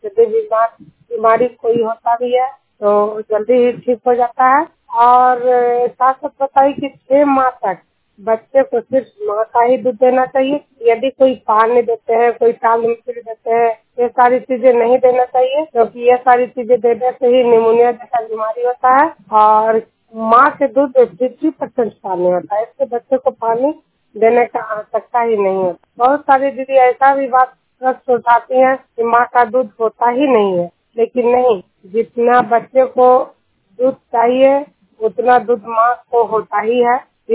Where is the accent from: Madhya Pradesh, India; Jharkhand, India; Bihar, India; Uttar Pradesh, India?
Bihar, India; Duniyar; मैं नालंदा जिला ऐसा प्रखंड दुनियार गांव के निवासी हूँ